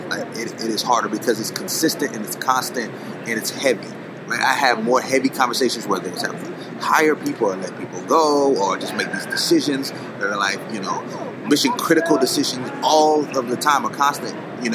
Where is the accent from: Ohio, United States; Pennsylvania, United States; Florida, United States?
Florida, United States; Lakeland; Florida. So that right there, right by Ray Lewis, Lakeland, Florida.